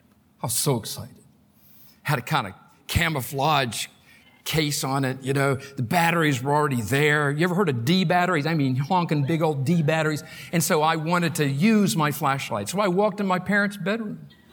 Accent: North Carolina, United States; When I was a kid, I grew up in North Carolina.

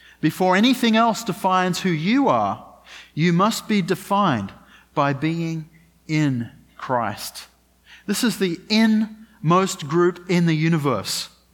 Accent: Australia; I am from Australia. That does shape who I am to a certain extent.

